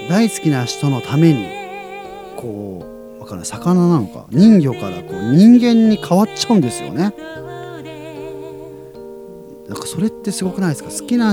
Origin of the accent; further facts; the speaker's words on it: Hokkaido, Japan; 自分は北海道出身で